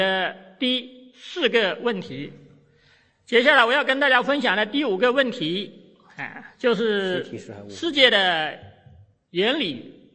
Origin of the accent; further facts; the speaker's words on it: China; 所以我觉得我们中国人，今天的中国人